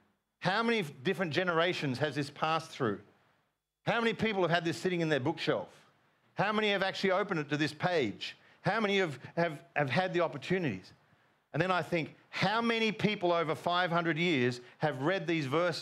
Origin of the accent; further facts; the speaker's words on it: Australia; And you can say, oh, I'm from Australia.